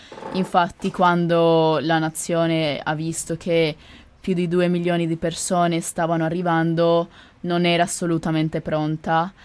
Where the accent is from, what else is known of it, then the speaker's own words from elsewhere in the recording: Colombia; transito, perché non è mai stato un paese ambito per i migranti, anche per la stessa precarietà che c'è nel mio paese.